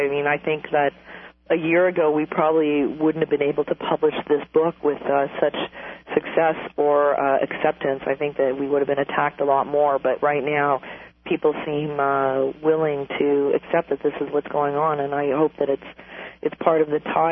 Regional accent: Canada; now in New York, United States; I have the luxury of living in New York and I'm Canadian as well

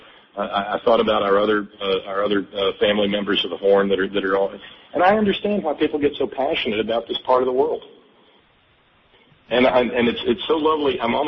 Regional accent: Alabama, United States; You know, when I was a kid growing up in Alabama, a half an inch of snow falls on the ground

